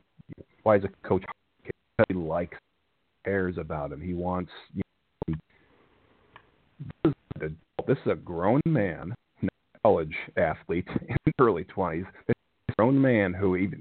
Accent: Chicago, Illinois, United States; he had brought championships to Chicago, which is my hometown, many of them.

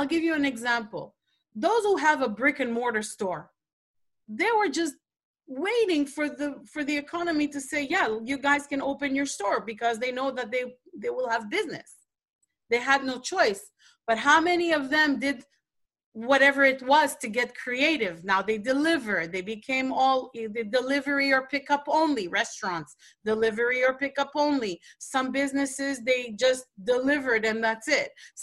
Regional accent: New York, United States; I don't know even if I can book my flight because I'm from New York, obviously

